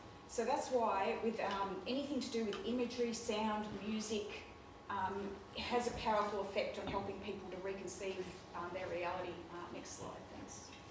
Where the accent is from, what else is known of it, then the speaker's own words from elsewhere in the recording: Ballarat, Victoria, Australia; And also, I come from Ballarat